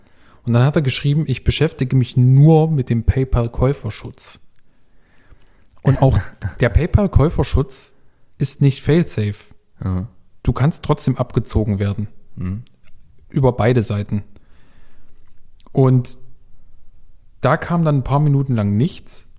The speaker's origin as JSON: {"language": "German", "town": "Leipzig", "region": "Saxony", "country": "Germany", "said": "ich bin aus Leipzig"}